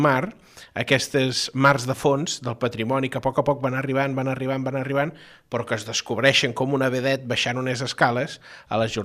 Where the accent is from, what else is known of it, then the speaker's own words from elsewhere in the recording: Sarral, Catalonia, Spain; treballar a Montblanc sent de Sarral